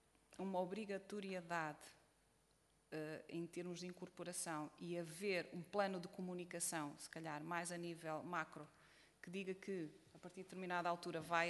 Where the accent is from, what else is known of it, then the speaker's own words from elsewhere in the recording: Portugal; Nós, enquanto portugueses, é os vegetais cozidos, ou seja, na sopa.